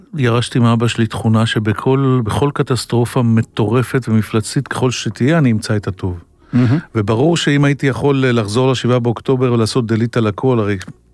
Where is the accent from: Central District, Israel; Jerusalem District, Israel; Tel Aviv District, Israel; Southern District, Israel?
Tel Aviv District, Israel; Holon; אנחנו עירוניים, אני מחולון בכלל.